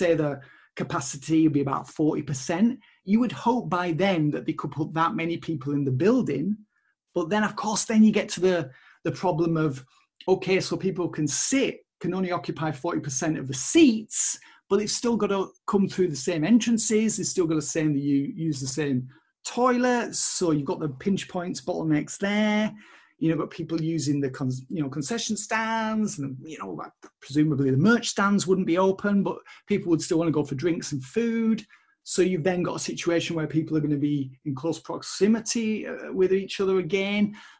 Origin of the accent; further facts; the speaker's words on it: Kendal, North West England, United Kingdom; I was in my hometown of Kendal on Saturday